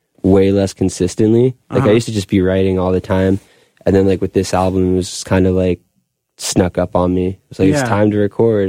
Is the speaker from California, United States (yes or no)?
yes; Long Beach, California, United States; also born or lived in Wilkes-Barre; I mean, in Wilkes-Barre, I just wrote in my bedroom a lot. And then I grew up in Long Beach.